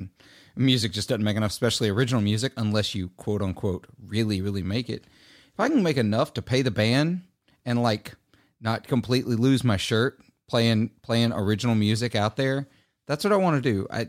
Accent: Mississippi, United States; It's like I grew up playing blues gigs. I'm from the Mississippi Delta. It's to be expected.

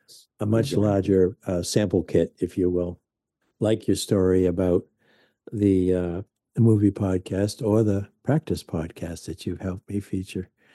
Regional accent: Maine, United States; Hey, I grew up in Maine. We only had three last names.

